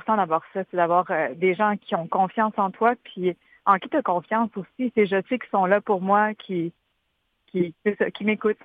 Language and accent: French; Quebec, Canada; le lac Saint-Jean, il vit à l'intérieur de moi. C'est là où j'ai grandi, c'est là où ma famille est encore là.